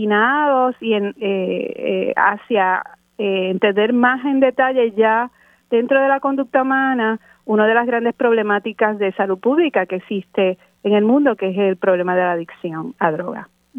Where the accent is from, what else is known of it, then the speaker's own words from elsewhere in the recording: San Juan, Puerto Rico; Yo soy oriunda de San Juan, en particular de la urbanización Floral Park, que es un sector aquí en Atorrey, donde me crié con mis hermanos y con mis padres, ambos profesores universitarios.